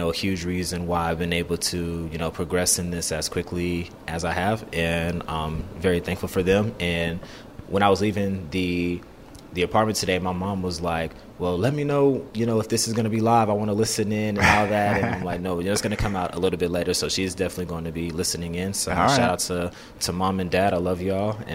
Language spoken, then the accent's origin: English; the South, United States; Growing up in the South, you know, of course we watch the SEC